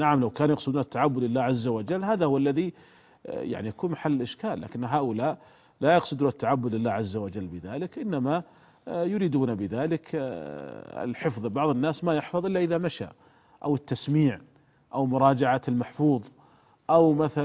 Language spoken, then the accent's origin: Arabic; Saudi Arabia; كما هو موجود عليه العمل عندنا في المملكة العربية السعودية